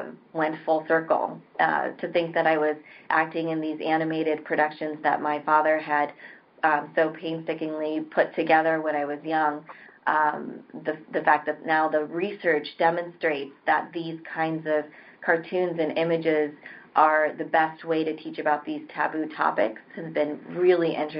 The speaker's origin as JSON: {"language": "English", "country": "United States", "tie": "born or raised there", "said": "when my sister and I were young and growing up in the United States, my parents wanted to teach us a lot about Indian culture and our roots."}